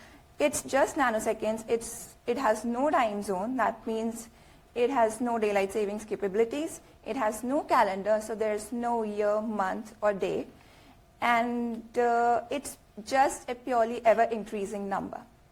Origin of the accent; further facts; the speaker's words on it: India; English is a second language; I'm from India.